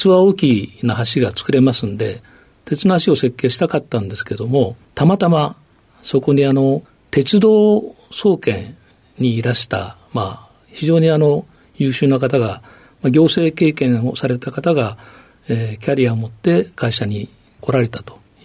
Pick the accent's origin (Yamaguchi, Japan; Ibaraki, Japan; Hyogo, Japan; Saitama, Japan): Yamaguchi, Japan; Shimonoseki; also born or lived in Tokyo; 東京で生まれてですね、5歳までちょうど芝公園に住んでおりまして、その後ですね、山口県の下関の方に行って育っています。